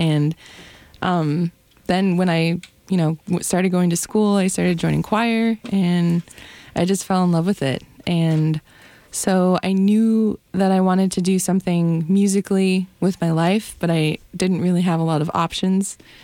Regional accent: Arizona, United States; now in Minneapolis, United States; Yeah, actually, I am from Arizona. I'm from the Navajo Nation, and my dad's side of the family lives out here.

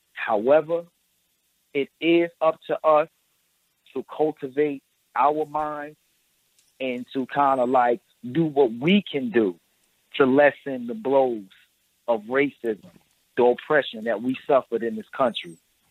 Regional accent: Newark, New Jersey, United States; But that informant culture, because I'm from Newark, New Jersey, mm-hmm. and I'm seeing that a lot.

